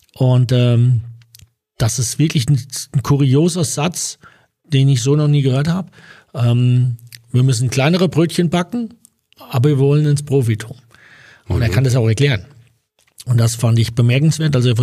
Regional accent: Hesse, Germany; als Hesse

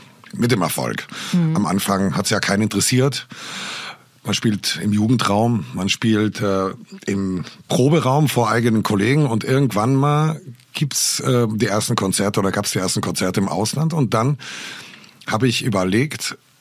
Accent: Trentino-Alto Adige, Italy; Wir haben als Südtiroler einen ganz anderen Umgang, weil wir auf italienischem Staatsgebiet sind

